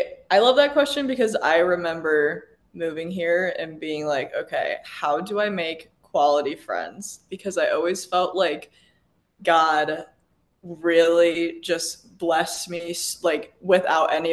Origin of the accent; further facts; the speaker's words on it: Chicago, Illinois, United States; also born or lived in St. Louis; oh, I'm from Chicago, but I just moved here from St. Louis.